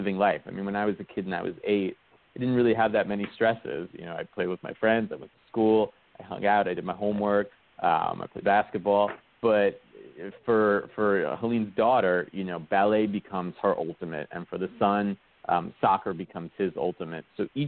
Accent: New York, United States; I grew up in New York, and it was a very different New York when I grew up.

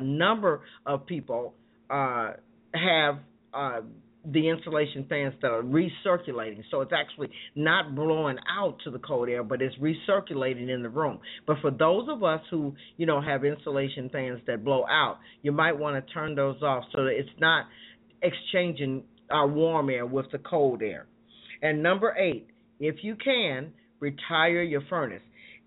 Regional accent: Chicago, Illinois, United States; Growing up in the Windy City, one becomes very familiar with the cold blowing winds of Chicago.

